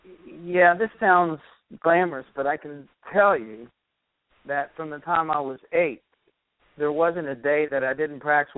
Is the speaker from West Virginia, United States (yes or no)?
yes; West Virginia, United States; I grew up near the University of West Virginia, which is just right on the Mason-Dixon line.